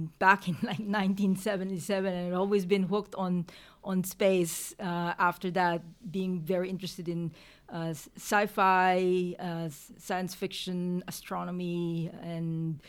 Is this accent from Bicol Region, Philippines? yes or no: no; Metro Manila, Philippines; So I grew up in the Philippines all the way to finishing my undergrad in physics at the University of the Philippines. That's in Metro Manila.